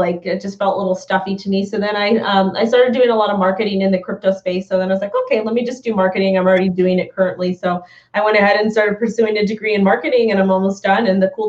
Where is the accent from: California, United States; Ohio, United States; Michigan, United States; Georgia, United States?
California, United States; Yep. I've been here all my life. I was born and raised in San Gabriel Valley. And yeah, I've been able to travel and do different things, but LA is my home